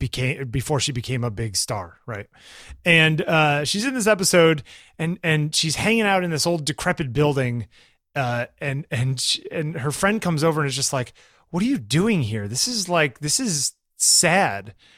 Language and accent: English; Waterbury, Connecticut, United States; You know, there was a mall when I was growing up in Waterbury, Connecticut, called the Naugatuck Valley Mall.